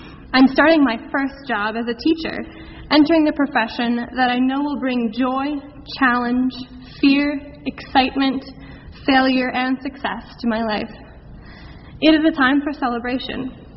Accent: Oconomowoc, Wisconsin, United States; I hail from Oconomowoc, Wisconsin, and the little congregation of the Lake Country area where my parents were founding members.

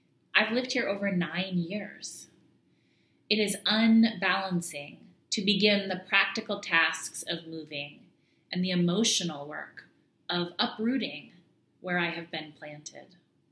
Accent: Portland, United States; My family is in Portland, it's my hometown, and my partner's next professional opportunity is there. This area has not been an easy place for us as a gay Black family.

